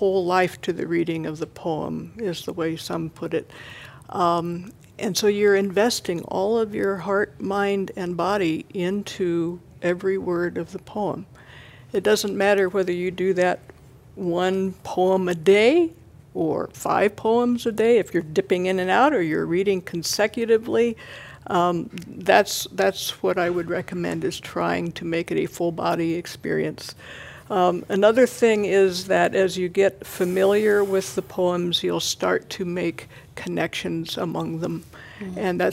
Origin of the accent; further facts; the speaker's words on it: Ohio, United States; And I'm originally from Ohio